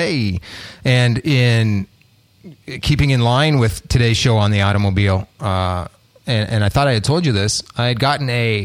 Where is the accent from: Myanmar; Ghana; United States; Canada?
Canada; Nothing. I'm Canadian.